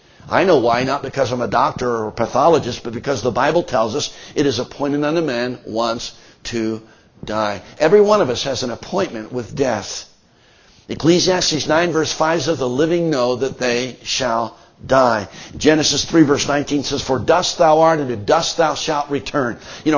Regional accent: Philadelphia, Pennsylvania, United States; born or raised there

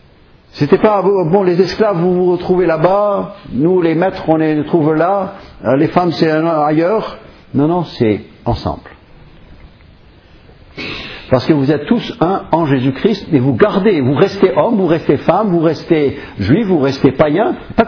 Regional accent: United States; je peux le dire parce que je suis américain

